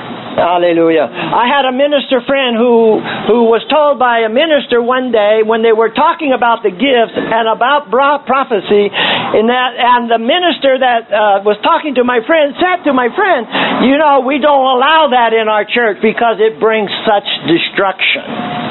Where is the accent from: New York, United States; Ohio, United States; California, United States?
California, United States; I come from California, by the way